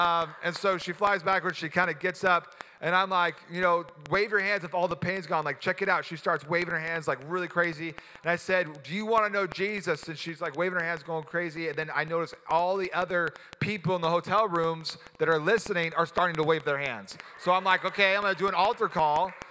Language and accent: English; California, United States; I'm a surfer from Southern California.